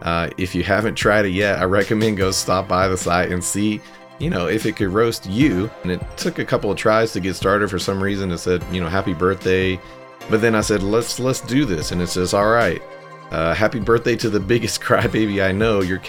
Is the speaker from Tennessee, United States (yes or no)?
yes; Memphis, Tennessee, United States; I come from Memphis, Tennessee, and we often refer to roasting with the term checking.